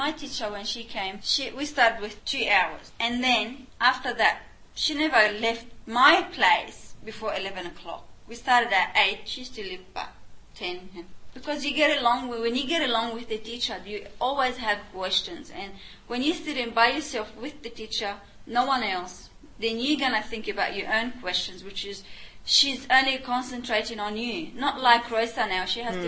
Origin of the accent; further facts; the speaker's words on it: Lebanon; English is a second language; Lebanon. It's not magic.